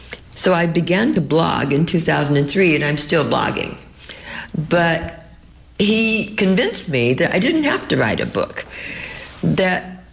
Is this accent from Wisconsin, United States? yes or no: no; California, United States; I had grown up in California from the age of six